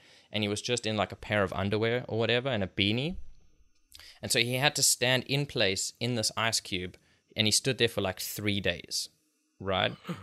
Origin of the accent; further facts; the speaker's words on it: South Africa; because I grew up in South Africa